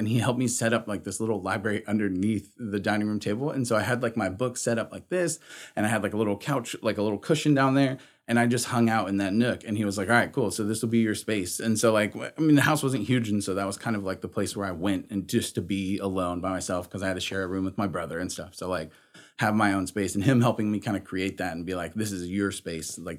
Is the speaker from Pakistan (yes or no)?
no; Texas, United States; moved away as an adult; But when we first moved, we moved from Texas. We had lived there our whole lives.